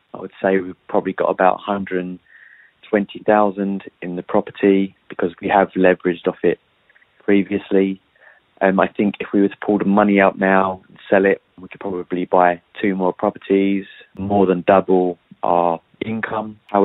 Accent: London, United Kingdom; I'm from London.

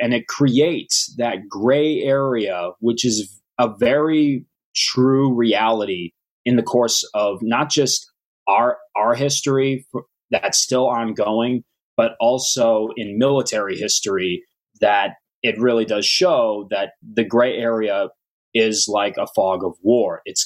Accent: Indiana, United States; It was about my home state of Indiana during the War of 1812.

